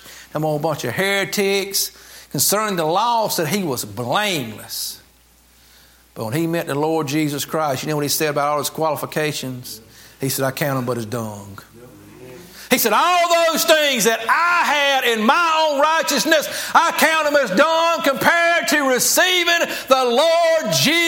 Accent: North Carolina, United States; I was raised in North Carolina. Thank God for it. And we went to church.

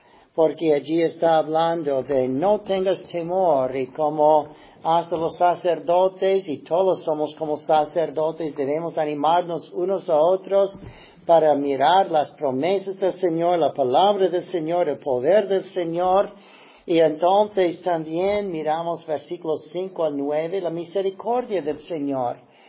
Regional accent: Ohio, United States; me encantaba siempre ir a Ohio para estar con mi familia, en mi tierra, puedo decir

